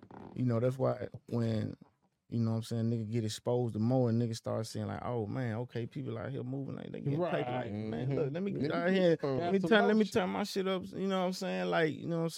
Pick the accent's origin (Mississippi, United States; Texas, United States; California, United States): Mississippi, United States; Cary; See, I'm originally from Cary, Mississippi.